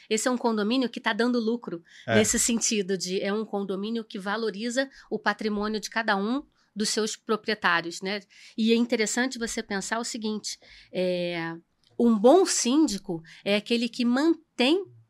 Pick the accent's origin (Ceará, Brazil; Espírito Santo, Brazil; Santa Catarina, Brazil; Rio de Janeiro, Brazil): Rio de Janeiro, Brazil; meu sotaque garante, entende, entrega, que eu sou do Rio de Janeiro. Morei a minha vida inteira.